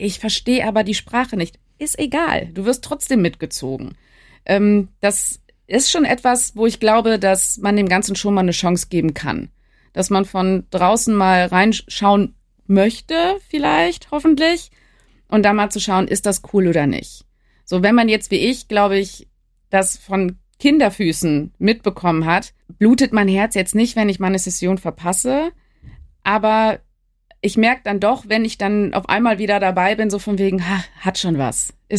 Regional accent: Cologne, North Rhine-Westphalia, Germany; ich komme aus Deutschland, ich komme aus Köln

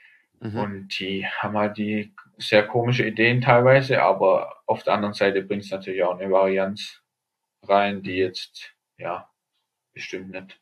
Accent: Germany; Genau, als Deutscher sicherlich auch nicht zu benachteiligt, einfach weil vielleicht bei uns auch in der Vergangenheit nicht allzu viele Top-Sportler, also Top-Sportler gab und es aber einige tolle Bike-Hersteller in Deutschland g

